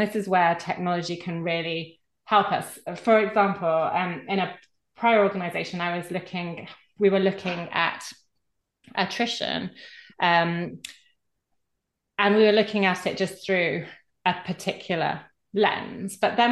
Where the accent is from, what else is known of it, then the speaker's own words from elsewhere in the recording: United Kingdom; So particularly can say that being a Brit, but you're not an island